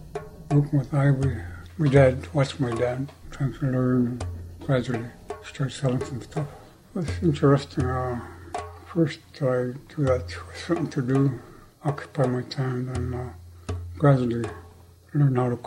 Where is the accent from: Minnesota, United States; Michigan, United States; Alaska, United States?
Alaska, United States; Shishmaref; I was born in 1971, born and raised in Shishmar. My parents, we grew up with practically nothing.